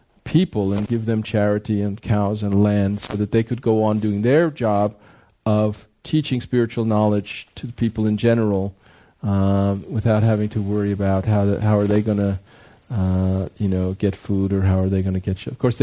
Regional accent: India; moved away as an adult; now in United States; I came to this country from India 6 years ago to introduce Krishna consciousness, the scientific process of spiritual life, to the English-speaking people of the Western world.

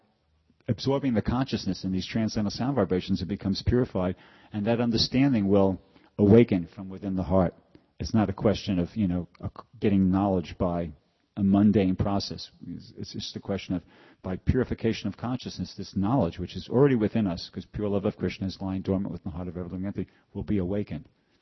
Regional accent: New York City, New York, United States; You know, I'm from New York City, and I grew up, and my situation was we had I lived in a housing project

